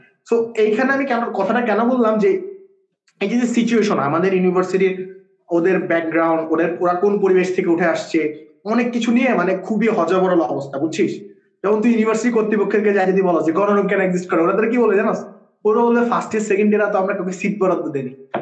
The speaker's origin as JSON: {"language": "Bangla", "town": "Gopalganj", "region": "Dhaka Division", "country": "Bangladesh", "lives_now": "Chittagong, Bangladesh", "said": "মজার ব্যাপারটা হচ্ছে আমার গ্রামের বাড়ি গোপালগঞ্জ"}